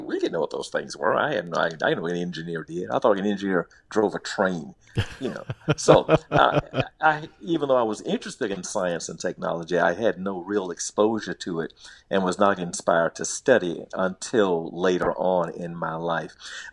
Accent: Miami, Florida, United States; As you said, the schools were segregated up through ninth grade for me, even though I grew up in modern

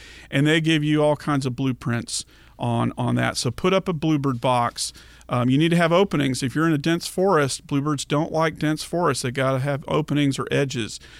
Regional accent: Dallas, Texas, United States; I grew up in the Dallas area, so they both occur there.

